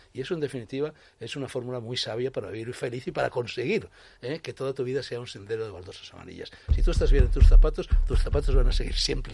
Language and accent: Spanish; Spain; ¿cómo no voy a ser español si he nacido en España?